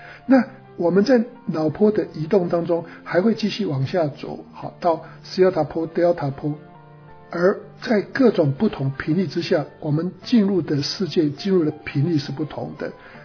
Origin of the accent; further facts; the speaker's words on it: China; 对我们中国人来讲的话可能都差不多啦。